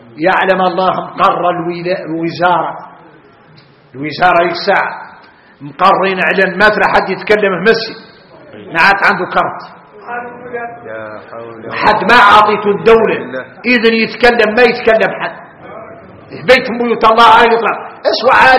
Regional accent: Mauritania; احنا موريتاني متعارفي

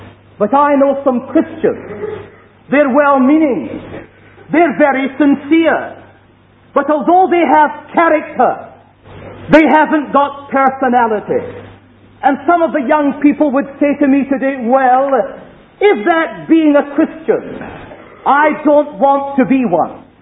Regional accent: Scotland, United Kingdom; And being Scottish, perhaps I'll act as the middle link tonight.

